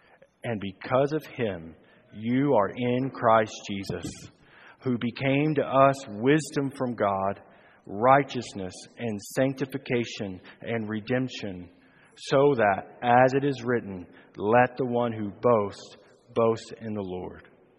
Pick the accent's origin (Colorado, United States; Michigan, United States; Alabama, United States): Alabama, United States; moved away as an adult; So growing up in Alabama, I lived in Alabama until I was about 19, and then I moved to the Midwest, and I would spend some of my summers as a teenager in Southwest Missouri in Springfield.